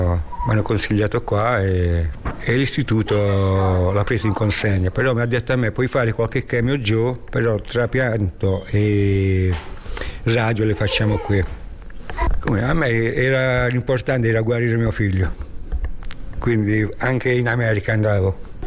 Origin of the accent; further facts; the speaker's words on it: Apulia, Italy; now in Milan, Italy; vengo dalla Puglia, sono qui dal 2021